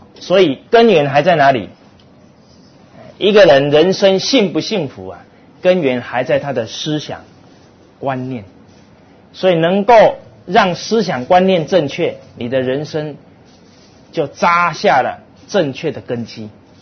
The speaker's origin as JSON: {"language": "Chinese", "country": "China", "said": "我们中国人才有这个机会来领受他们的教诲"}